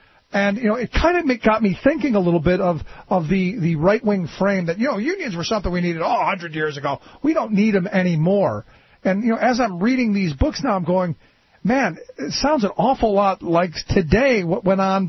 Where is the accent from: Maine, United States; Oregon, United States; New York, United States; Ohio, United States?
Ohio, United States; Cleveland; I grew up in Cleveland, which is relatively flat